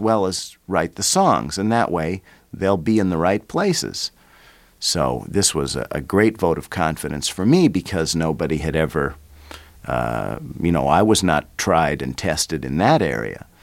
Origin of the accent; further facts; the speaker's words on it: New York, United States; growing up in New York, I had a very dear friend of my father's